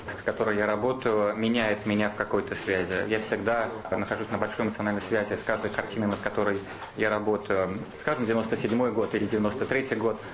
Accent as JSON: {"language": "Russian", "region": "New York", "country": "United States", "tie": "born or raised there", "said": "вернуться в Нью-Йорк и работать в Нью-Йорке, который является моим родным городом, там, где я родился."}